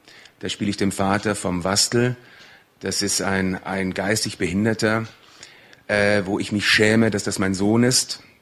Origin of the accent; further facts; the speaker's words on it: Tyrol, Austria; also ich bin Tiroler, wenn man das auch nicht hören mag, aber ich bin es wirklich